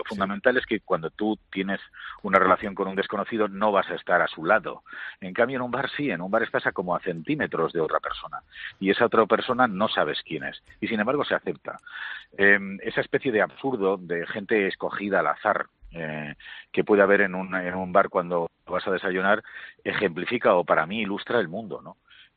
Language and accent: Spanish; Bilbao, Basque Country, Spain; soy de Bilbao, ¿no?